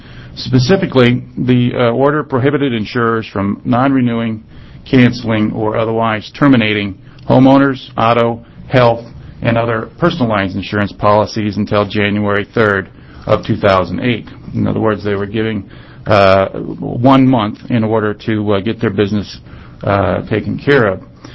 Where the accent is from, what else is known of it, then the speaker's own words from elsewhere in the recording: Wyoming, United States; But being a native Westerner, growing up in Wyoming